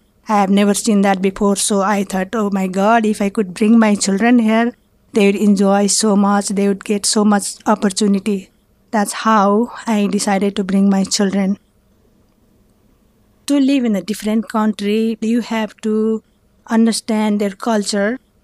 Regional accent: Nepal; born there; English is a second language; I was born in Nepal in 1951. It's between two big countries in Asia, China in the north and India in the south. It's a small landlocked country

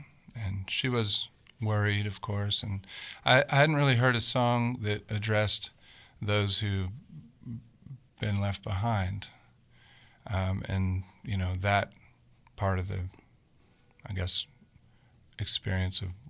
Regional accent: Pittsburgh, Pennsylvania, United States; Well, I mean, I grew up in Pittsburgh

